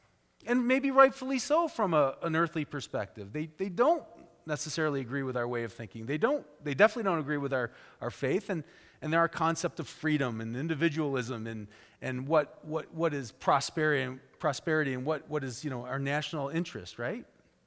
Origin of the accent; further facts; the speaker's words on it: United States; You know, I'm an American. And I'm a Christian.